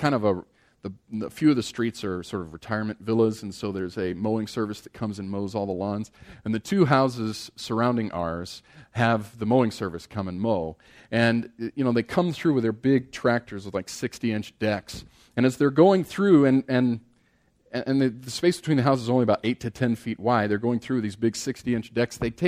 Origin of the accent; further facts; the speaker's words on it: Midwest, United States; We grew up here in the Midwest, but we just got here about 9 months ago.